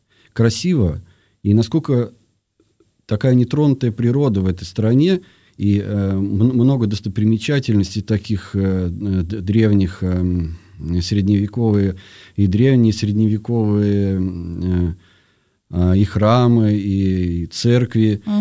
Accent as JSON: {"language": "Russian", "country": "Estonia", "tie": "born or raised there", "said": "Да, мое детство прошло в Эстонии."}